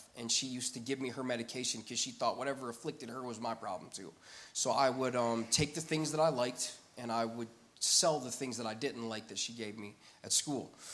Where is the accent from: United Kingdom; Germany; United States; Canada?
United States; Elkhart, Indiana; I was raised in a single mother's home in the inner city. I'm from Elkhart, Indiana.